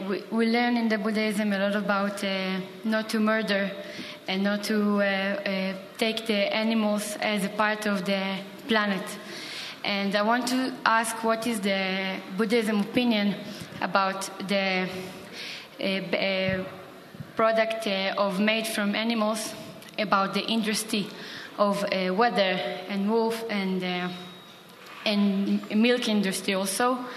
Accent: Israel; English is a second language; I'm from Israel.

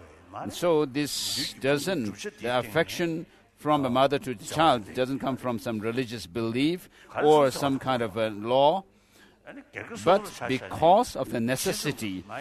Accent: Amdo, China; English is a second language; I was born a peasant in Amdo, in a very remote place, in Amdo, in Tibet.

